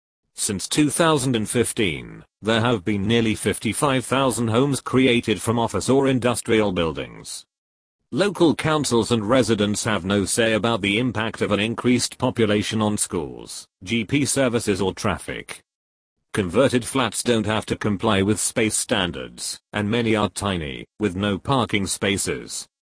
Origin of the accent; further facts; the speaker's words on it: Basildon, East of England, United Kingdom; We have one such human warehouse in my hometown of Basildon